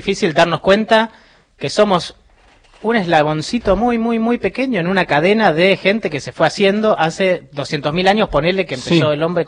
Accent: Argentina; mi apellido es de origen escocés o no sé, de algún lugar de las Islas Británicas, no sé, porque hace muchas generaciones que somos argentinos

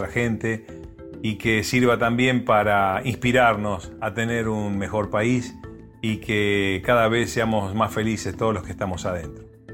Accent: Argentina; los distintos padres de la patria que tenemos como nación argentina

